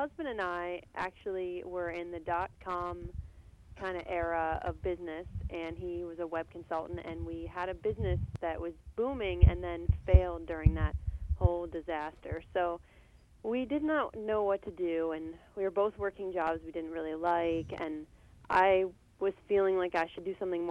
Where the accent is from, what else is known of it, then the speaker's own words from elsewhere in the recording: Pennsylvania, United States; I grew up in Western PA in all kinds of towns. My dad's a minister there, and so we moved around Western PA a lot.